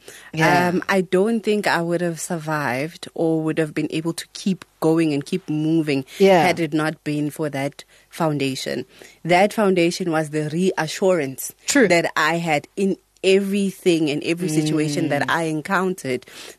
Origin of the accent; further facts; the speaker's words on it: Daveyton, Gauteng, South Africa; I am from Daveyton